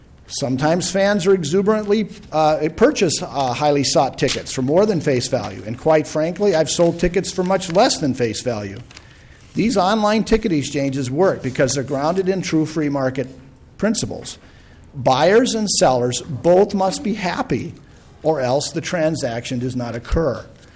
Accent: Winona, Minnesota, United States; from Winona. I'm a professor at Winona State University, economist.

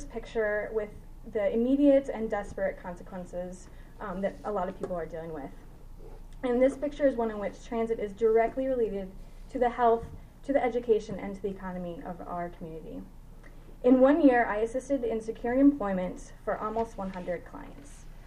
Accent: Cottage Grove, Minnesota, United States; now in Minneapolis, United States; I currently live in Minneapolis, but I grew up in Cottage Grove, and my personal experience with transit started when I was living with my parents in Cottage Grove

